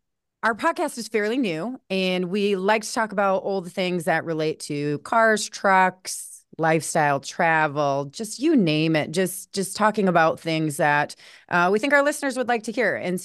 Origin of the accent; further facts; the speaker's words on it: South Dakota, United States; You know, I'm the only girl, grew up with three tough brothers. We, you know, love to hunt and fish, and just really what it was like growing up in South Dakota.